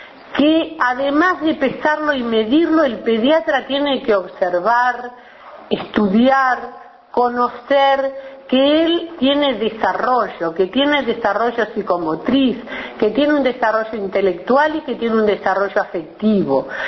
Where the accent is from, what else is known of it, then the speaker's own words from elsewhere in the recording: Uruguay; yo me siento muy mal como uruguaya